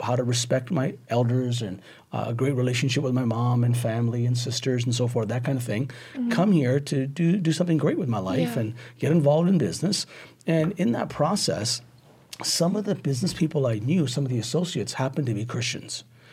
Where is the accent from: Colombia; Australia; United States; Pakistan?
Pakistan; born there; As a Muslim, I grew up with a totally different concept of culture. And I was born in Pakistan.